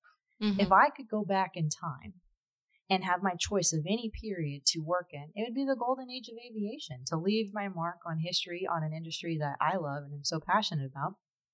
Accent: California, United States; growing up near Vandenberg.

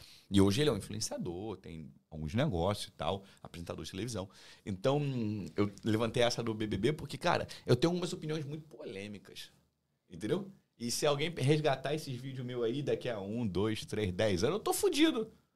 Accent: Duque de Caxias, Rio de Janeiro, Brazil; eu vim de Caxias, Vida Baixada, irmão. Não tem saneamento básico. Chove e enche a porra toda. É valão na cidade toda

